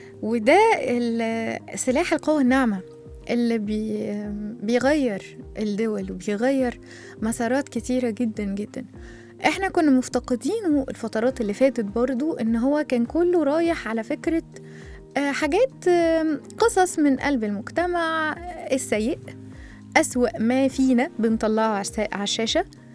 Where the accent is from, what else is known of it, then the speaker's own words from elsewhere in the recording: Egypt; والقضاء عندنا في مصر انا شخصيا بشهد له كل النزاهة